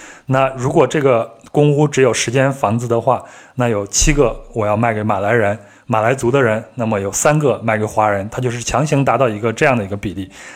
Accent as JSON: {"language": "Chinese", "region": "Henan", "country": "China", "accent": "Henan dialect", "said": "你像我去讲河南话，大家还是能听得懂的。"}